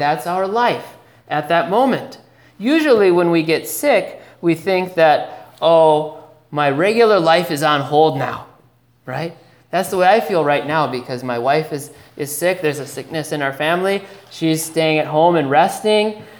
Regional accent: Minnesota, United States; I said, no, actually, I grew up in Minnesota and I discovered Buddhism later in life.

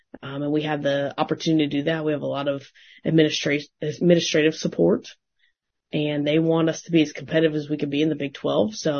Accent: Arizona, United States; That is true. I am from Arizona.

